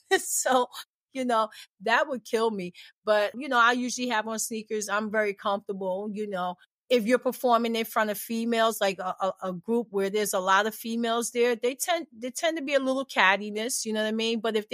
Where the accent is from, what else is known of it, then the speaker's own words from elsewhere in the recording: New York, United States; And just the fact that I'm from New York.